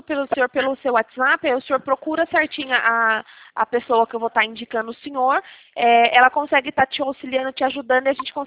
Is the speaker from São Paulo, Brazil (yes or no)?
yes; Itatiba, São Paulo, Brazil; eu também sou de Itatiba. É que eu trabalho em Valinhas, mas eu sou de Itatiba.